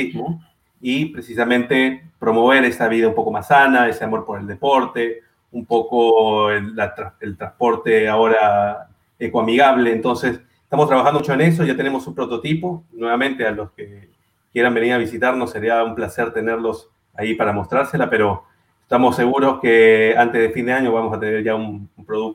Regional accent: north, Peru; now in Argentina; Del norte de Perú.

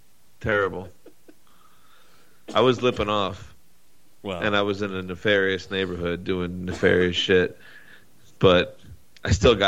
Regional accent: New York, United States; from Long Island, so I, you know, whatever.

